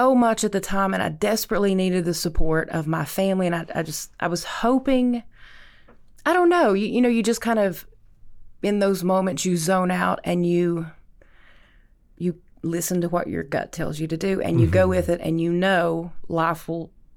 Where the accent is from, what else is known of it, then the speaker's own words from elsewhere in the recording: Appalachia, United States; I grew up in Hatfield-McCoy country. We live and die by our feuds.